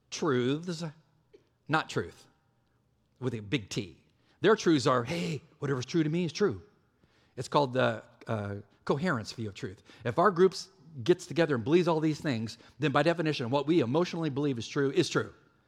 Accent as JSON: {"language": "English", "region": "California", "country": "United States", "said": "I am from California, sorry."}